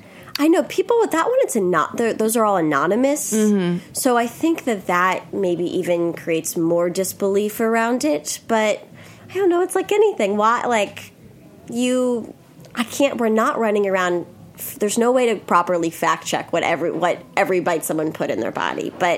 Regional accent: Philadelphia, Pennsylvania, United States; I'm from Philadelphia, and he was going back that week to judge a talent show at Northeast High School, which is where my mom went.

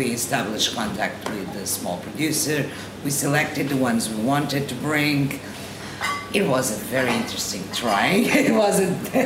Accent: Lisbon, Portugal; I'm from Lisbon and my husband is from the south.

